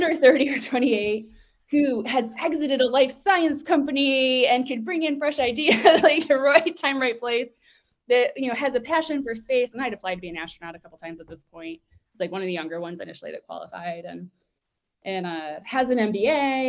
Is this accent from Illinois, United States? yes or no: no; Detroit, Michigan, United States; I grew up in Detroit, have family that still works in factories on the line